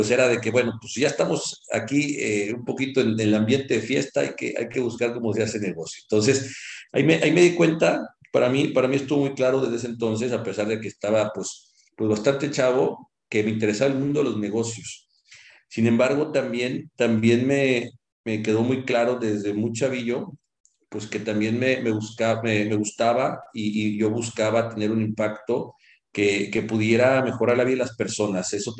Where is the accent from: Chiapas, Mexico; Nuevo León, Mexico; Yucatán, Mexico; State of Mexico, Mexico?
Chiapas, Mexico; yo vengo de una familia empresaria chiapaneca de mucho esfuerzo. Mis abuelos inician de cero y logran pues desarrollarse el empresariado de manera importante en el estado de Chiapas.